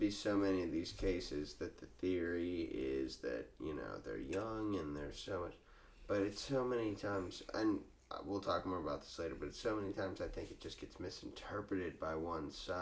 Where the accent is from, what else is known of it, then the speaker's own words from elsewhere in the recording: Ireland; I'm Irish